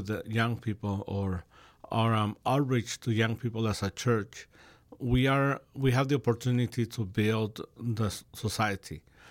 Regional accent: Mexico; I am from Mexico, right?

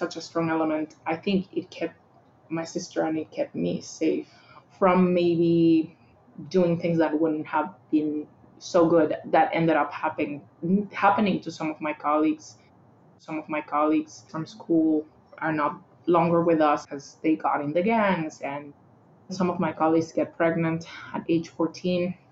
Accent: Caracas, Capital District, Venezuela; So I am from Caracas, Venezuela, but I'm also of Trinidadian heritage. My grandmother came from Trinidad before my mom was born. So I grew up with those two cultures.

